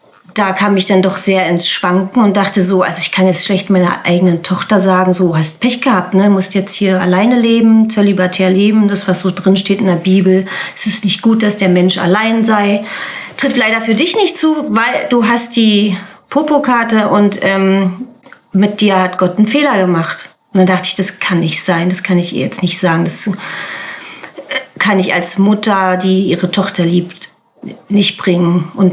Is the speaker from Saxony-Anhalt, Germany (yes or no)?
no; Potsdam, Brandenburg, Germany; born there; Ich bin gebürtige Potsdamerin. Bin 52 Jahre alt.